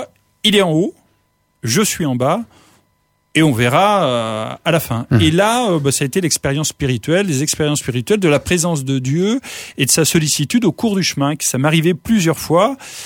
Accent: Pays de la Loire, France; Moi, je suis originaire de Vendée, donc en dessous Nantes.

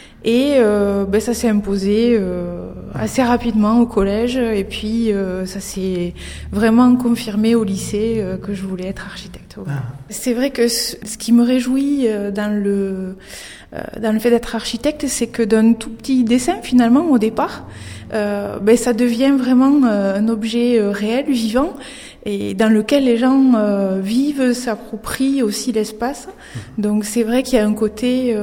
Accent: Villefranche, Occitanie, France; puisque je suis originaire de Villefranche.

